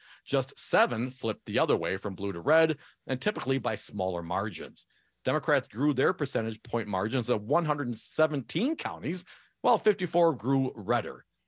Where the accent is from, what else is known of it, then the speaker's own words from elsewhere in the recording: Michigan, United States; One of those states is Michigan. My home state, Crudy.